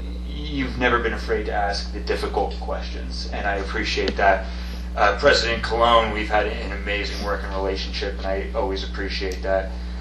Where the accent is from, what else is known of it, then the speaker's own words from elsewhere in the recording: Easton, Pennsylvania, United States; I'm from Easton, so don't tell Sal.